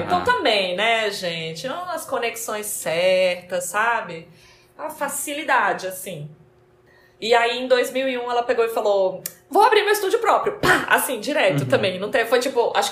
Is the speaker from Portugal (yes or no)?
no; Spain; Minha subjetividade, ela é espanhola, assim. Lógico, é de onde eu vim.